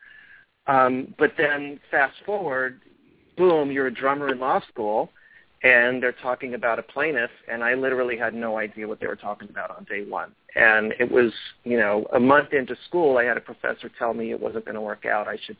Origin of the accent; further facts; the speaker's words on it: Pennsylvania, United States; So I grew up in Pennsylvania, and at around seventh grade, I started drumming